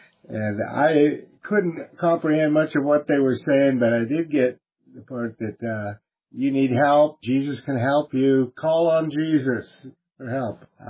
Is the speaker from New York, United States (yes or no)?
no; Portland, Oregon, United States; I'm originally from Portland, Oregon. We opened up a house and started taking people in.